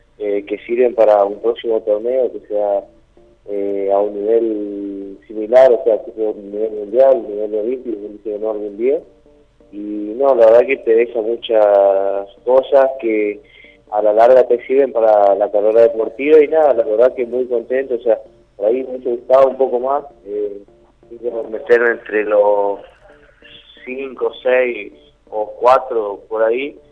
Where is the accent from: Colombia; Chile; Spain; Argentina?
Argentina; La Vanguardia; yo soy de La Sarita, un pueblito todavía un poquito más al norte.